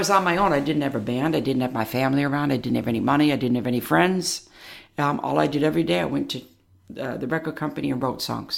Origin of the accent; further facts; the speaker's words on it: Detroit, Michigan, United States; I'm from Detroit. It's one of the best music cities in the world.